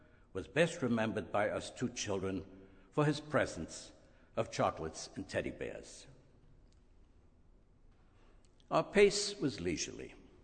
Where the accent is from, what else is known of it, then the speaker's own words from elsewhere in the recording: Lower Austria, Austria; The house I was born in was on Bernhardgasse, where my grandfather … lived. That's today the Schoenberg Museum. When I was still an infant, my parents moved with me to a nearby apartment. My brother Hermann was born there 2 years later, and there we grew up.